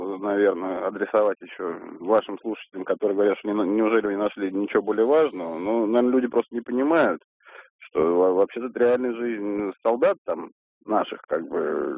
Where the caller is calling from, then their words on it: Moscow, Russia; Я опять из Москвы